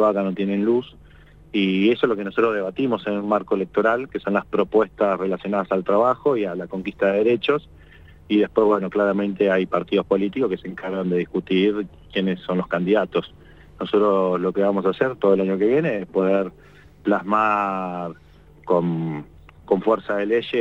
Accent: Argentina

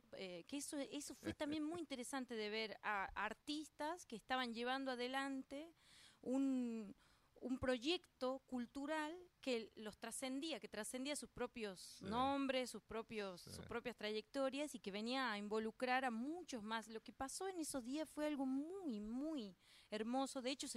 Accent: Huachaschi, Catamarca, Argentina; En la República de Andalgalá, en la provincia de Catamarca.

